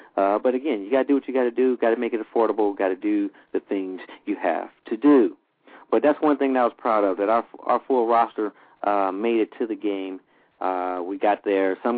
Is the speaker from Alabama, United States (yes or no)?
yes; Bessemer, Alabama, United States; You know, I'm used to it because I'm from the South. I'm from Bessemer, Alabama, home of Bo Jackson.